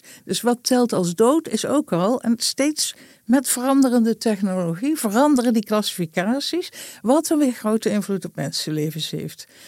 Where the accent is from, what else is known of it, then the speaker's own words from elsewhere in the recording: Groningen, Netherlands; Ik kom uit Groningen